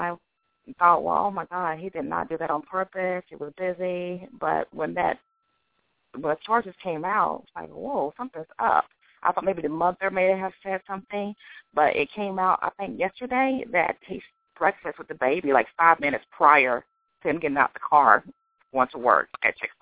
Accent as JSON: {"language": "English", "region": "Georgia", "country": "United States", "said": "I'm from Georgia."}